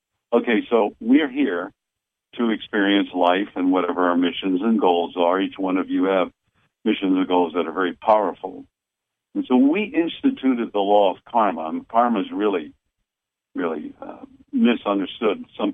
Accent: Massachusetts, United States; accent: Boston; as you say, I'm using my Boston accent, bombarded with all kinds of negativity.

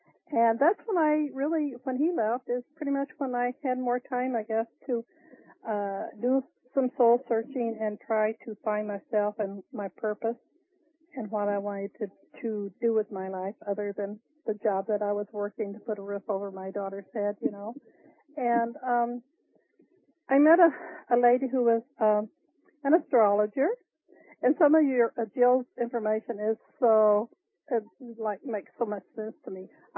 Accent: Virginia, United States; moved away as an adult; now in Ohio, United States; Well, I'm a lady that was born and raised in Virginia. We moved to Ohio when I was 18. My whole family did.

